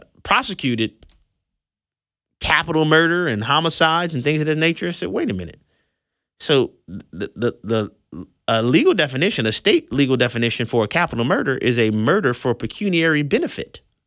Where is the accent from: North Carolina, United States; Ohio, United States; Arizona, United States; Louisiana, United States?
Louisiana, United States; New Orleans; I'm on a board for a youth organization in my hometown in the greater New Orleans area.